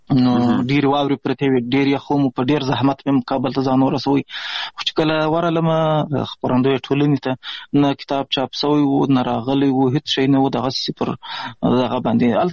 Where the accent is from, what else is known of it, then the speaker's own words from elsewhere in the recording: Pishin, Balochistan, Pakistan; also born or lived in Ghazni; زه خو اصلا د افغانستان د غزنی ولایت اوسېدونکی یم د مهاجرت شپې ورځې په پاکستان کې تیروم په پاکستان کې زیږیدلی یم د کوټې سره نږدې پښین ښار ګوټي ورته وایي په دې پښین ښار کې اوسېږم